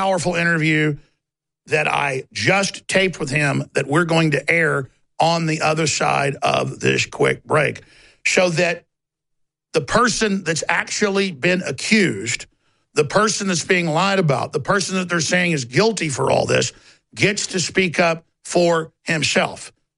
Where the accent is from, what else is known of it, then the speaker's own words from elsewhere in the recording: Austin, Texas, United States; from Austin, Texas.